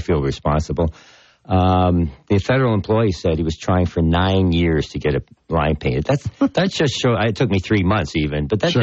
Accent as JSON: {"language": "English", "town": "Toronto", "region": "Ontario", "country": "Canada", "tie": "born there", "said": "I was born in Toronto. I had a business there."}